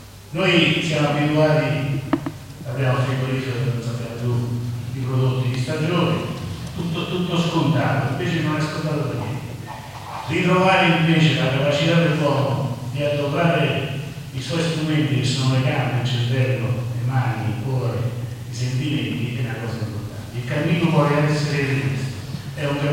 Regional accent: Assisi, Umbria, Italy; io sono da Assisi e per Assisi

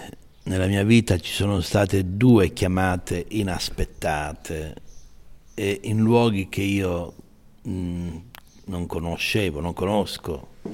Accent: Monte Sant'Angelo, Apulia, Italy; nel mio paese natale, Monte Sant'Angelo, c'era una comunità francescana e io sono stato battezzato nella chiesa di San Francesco di Monte Sant'Angelo.

